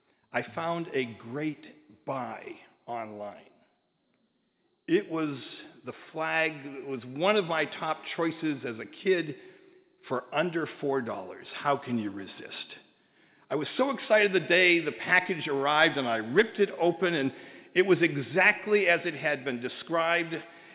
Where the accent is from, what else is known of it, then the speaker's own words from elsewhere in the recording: New Hampshire, United States; I grew up in New England, New Hampshire to be exact, and because it was that part of the continent, it was a place where history was around every corner, it seemed.